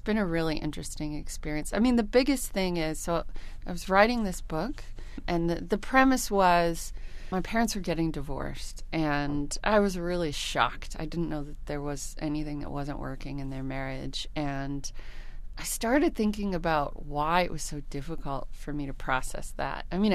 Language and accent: English; United States; I'm an American, so I've been watching all the political changes with legalizing gay marriage in the States right now